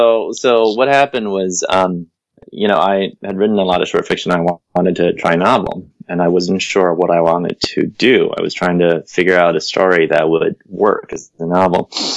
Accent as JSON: {"language": "English", "country": "China", "tie": "born or raised there", "said": "I got exposed to them because I grew up in China."}